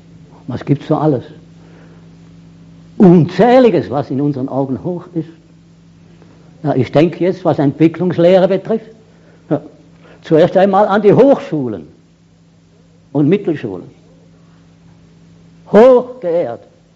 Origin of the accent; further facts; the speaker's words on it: Switzerland; es gibt hier keine Neutralität, auch als Schweizer nicht